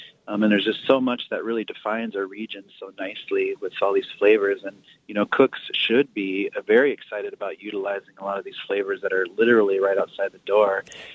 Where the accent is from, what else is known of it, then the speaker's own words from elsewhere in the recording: Pine Ridge, South Dakota, United States; And then growing up on Pine Ridge with the Lakota around and always having Lakota ceremony and religion and spirituality and everything